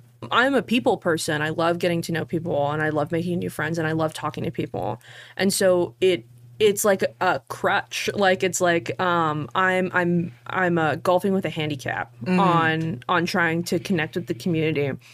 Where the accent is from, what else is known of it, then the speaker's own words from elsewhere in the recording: Orlando, Florida, United States; I mean, Orlando's my hometown, so, like, UCF is our university.